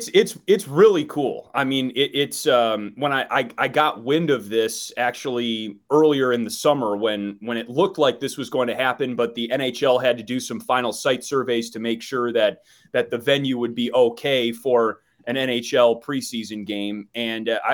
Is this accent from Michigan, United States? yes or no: no; Wisconsin, United States; I grew up in Wisconsin. That's hardcore even by my standards.